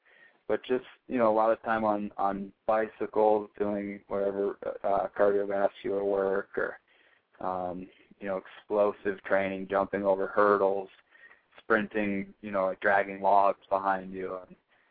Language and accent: English; Aspen, Colorado, United States; Starting as a little kid, I grew up around Aspen, Colorado, and my parents were both skiers